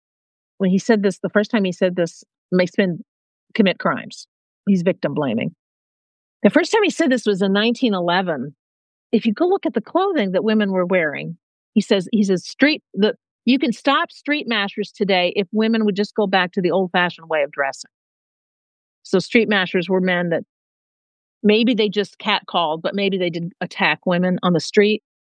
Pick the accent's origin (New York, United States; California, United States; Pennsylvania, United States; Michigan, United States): Michigan, United States; I'm from Michigan. They're from Ohio.